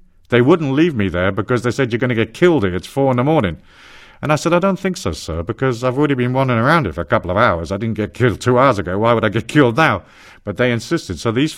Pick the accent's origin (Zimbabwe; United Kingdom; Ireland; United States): United Kingdom; England; I'm an English tourist.